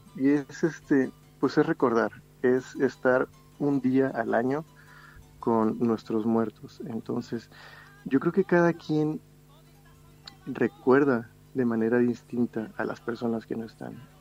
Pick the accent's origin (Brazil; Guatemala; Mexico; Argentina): Mexico; yo creo que como mexicanos tenemos eso en nuestra cultura. Desde niño me tocó ver catrinas, me tocó ver las ofrendas